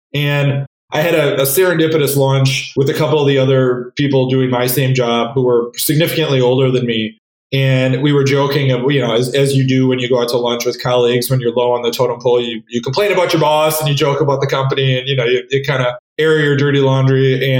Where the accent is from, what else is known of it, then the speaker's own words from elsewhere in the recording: Wisconsin, United States; You know, as we talked, I grew up in Wisconsin, went to college at Madison.